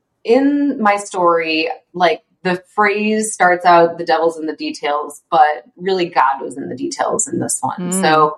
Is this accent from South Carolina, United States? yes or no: no; Chicago, Illinois, United States; So, I am originally from Chicago. So is my husband.